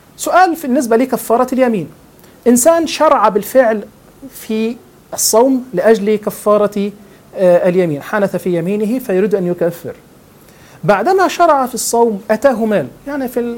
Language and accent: Arabic; Egypt; الحقيقة يعني عندنا في مصر هذا من الأمور الدارجة